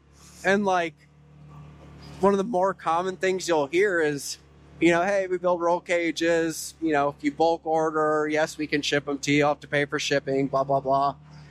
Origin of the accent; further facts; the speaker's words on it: North Carolina, United States; That's a long story, but short story would be I grew up in North Carolina. I don't want to skip that part because a lot of people think I'm from Wyoming. I'm not from Wyoming.